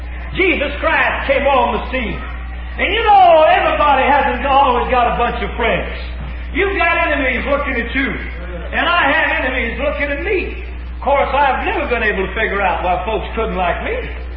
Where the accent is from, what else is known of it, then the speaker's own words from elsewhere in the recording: Los Angeles, California, United States; and every friend I was raised with in Los Angeles, they're not going this way.